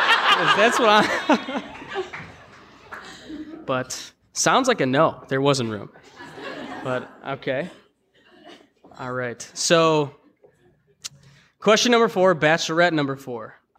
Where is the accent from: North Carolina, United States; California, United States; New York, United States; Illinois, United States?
Illinois, United States; Chicago; found out we're both from Chicago and kind of been hanging out ever since.